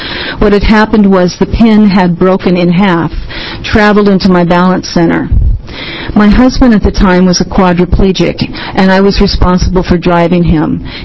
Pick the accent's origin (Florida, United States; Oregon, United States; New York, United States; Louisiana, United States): Oregon, United States; Corvallis; born there; By the way, I want to say I was born in Oregon in Corvallis, and I feel very comfortable today.